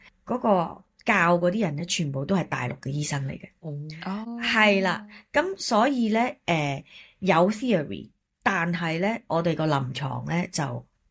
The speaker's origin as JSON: {"language": "Cantonese", "country": "China", "lives_now": "United Kingdom", "said": "咁佢又知道我中國人啦"}